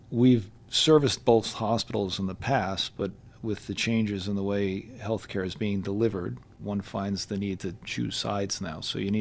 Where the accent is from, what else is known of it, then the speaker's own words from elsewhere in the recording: New York City, New York, United States; Right. I'm from New York City, and we also had that same idea that if you were sick, you went into what we call the city, which is Manhattan